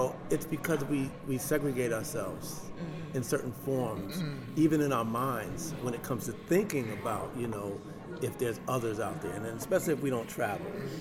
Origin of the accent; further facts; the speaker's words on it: New York, United States; Now, I'm from New York, and coming to Indianapolis